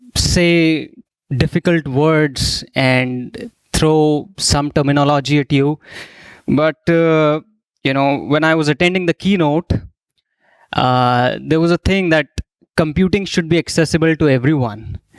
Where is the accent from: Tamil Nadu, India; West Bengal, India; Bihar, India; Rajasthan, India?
Rajasthan, India; Jaipur; I am from Jaipur, India, also known as the Pink City. It's a pretty famous tourist destination if you ever happen to visit.